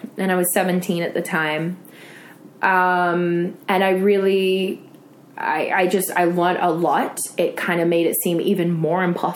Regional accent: Australia; growing up in Australia

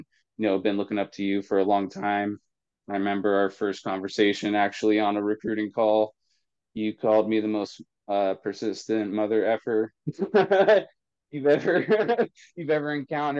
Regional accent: Cave Junction, Oregon, United States; I actually was born and raised in Southwest Oregon, a little town called Cave Junction.

